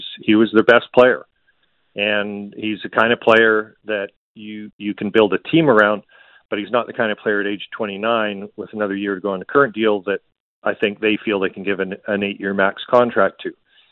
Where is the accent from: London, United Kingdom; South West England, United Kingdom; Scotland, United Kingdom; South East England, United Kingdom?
Scotland, United Kingdom; And as the dad and as the Scottish dad, I was always worried about this going wrong and that going wrong